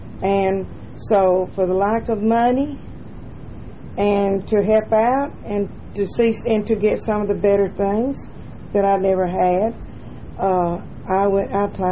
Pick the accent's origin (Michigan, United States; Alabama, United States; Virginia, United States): Alabama, United States; Anniston; also born or lived in Mumford, Alabama; And we lived there till I was approximately 5 years old. And then we moved to Anniston, Alabama